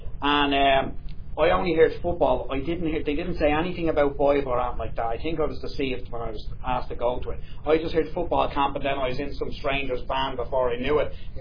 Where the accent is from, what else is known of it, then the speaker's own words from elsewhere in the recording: Tallaght, Leinster, Ireland; I was brought up in Talla in a place called Jobstown.